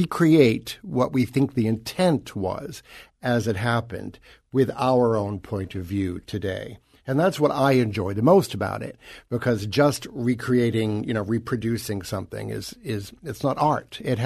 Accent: Boston, Massachusetts, United States; No, I come from Boston.

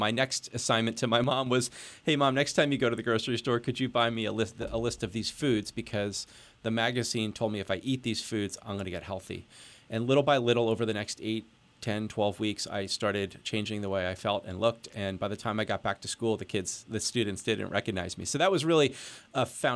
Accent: Pennsylvania, United States; So I grew up here in the Lehigh Valley.

